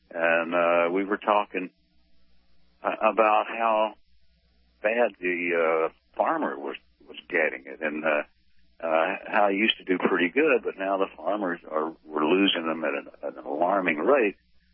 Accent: Abbott, Texas, United States; Well, first of all, I come from Abbott, Texas, a little farm and ranch town, and I found out real early that farming was hard, ranching was a little easier.

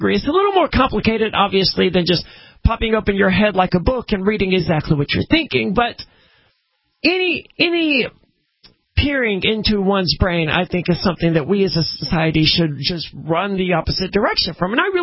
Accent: Mississippi, United States; No, I'm from Mississippi, right, where there very much is.

